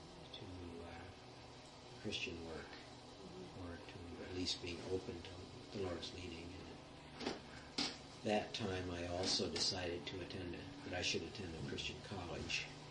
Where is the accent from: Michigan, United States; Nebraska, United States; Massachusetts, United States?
Nebraska, United States; Morrill; born there; I was born in Western Nebraska, just north of a little town called Morrill, on a farm owned by my grandfather, and lived on by my father, and farmed by my father.